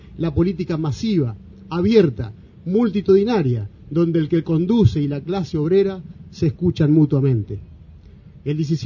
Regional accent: Argentina; la triste realidad que hoy nos toca vivir como argentinos

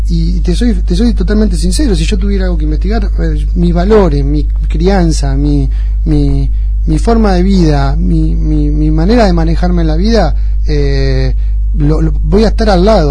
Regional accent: Bolívar, Buenos Aires Province, Argentina; Yo, si bien soy de Bolívar, volví hace 5 años de la mano del intendente a mi ciudad

